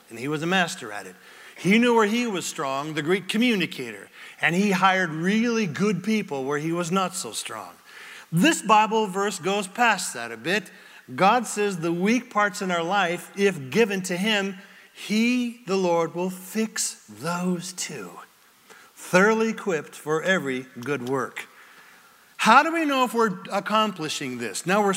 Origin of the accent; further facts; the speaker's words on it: Ireland; I'm angry because I'm Irish. I just pulled that out of the air. My Irish people, don't write me.